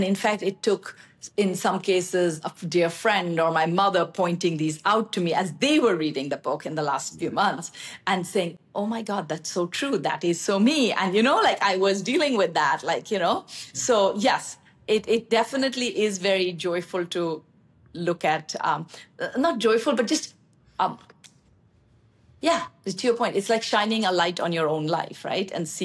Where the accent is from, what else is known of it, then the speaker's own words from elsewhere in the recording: India; so I grew up in India. So we read a lot of British writers usually.